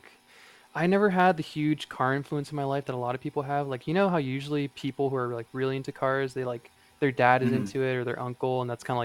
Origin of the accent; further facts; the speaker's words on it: Florida, United States; I grew up in Florida where it's like a lot of high horsepower, like late model Mustangs and Camaros and that kind of thing.